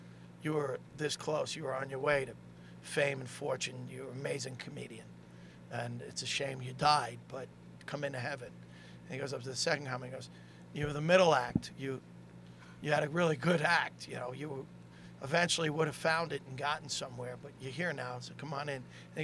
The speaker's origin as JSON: {"language": "English", "town": "Staten Island", "region": "New York", "country": "United States", "said": "So, I used to work there because I was from Staten Island"}